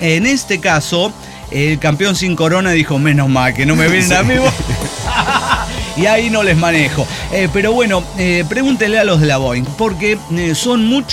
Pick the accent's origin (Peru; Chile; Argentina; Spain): Peru; Jesús María, Lima; porque yo soy de Jesús María.